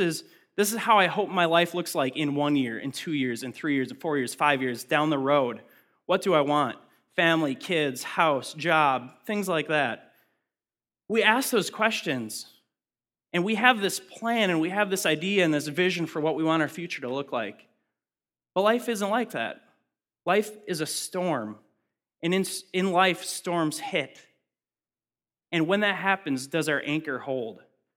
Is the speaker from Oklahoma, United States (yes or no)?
no; Minnesota, United States; But I grew up near the Boundary Waters.